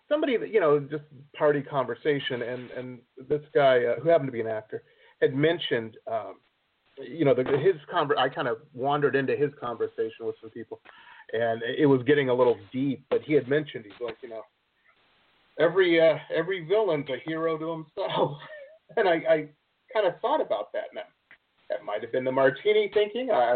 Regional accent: Detroit, Michigan, United States; I grew up in Detroit, and I know exactly what you're talking about.

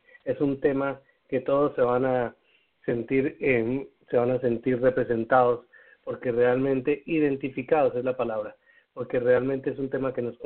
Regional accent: Colombia; soy orgullosamente colombiano.

